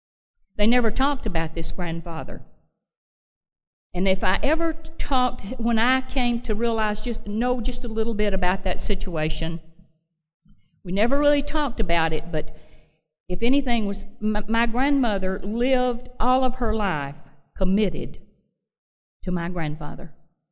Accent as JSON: {"language": "English", "town": "Anniston", "region": "Alabama", "country": "United States", "tie": "born or raised there", "said": "I grew up in Anniston, Alabama. I'm the oldest of four girls. I really grew up in a female-controlled household."}